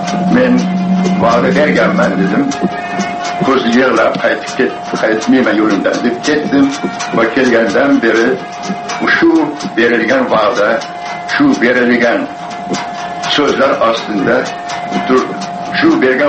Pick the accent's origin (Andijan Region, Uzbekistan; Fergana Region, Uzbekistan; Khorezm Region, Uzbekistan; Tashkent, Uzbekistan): Tashkent, Uzbekistan; Men Toshkentda tug'ilganman, Shoshlik mahallasida o'sganman.